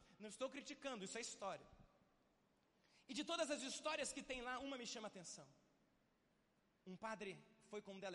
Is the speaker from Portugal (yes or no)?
no; Belém, Pará, Brazil; born there; Eu nasci em Belém do Pará, onde surgem as Assembleias de Deus no Brasil.